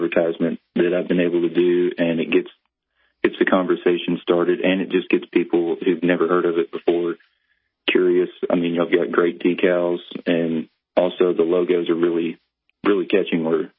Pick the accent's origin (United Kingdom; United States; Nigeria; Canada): United States; Illinois; even though I was from the Socialist Republic of Illinois, I can still stand by the people that I grew up